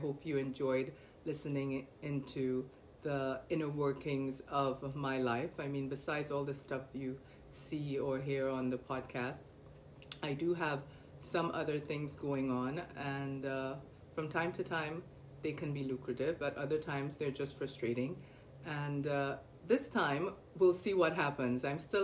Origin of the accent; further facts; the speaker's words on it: New York, United States; just growing up in America, growing up in New York, where you have to just fight every day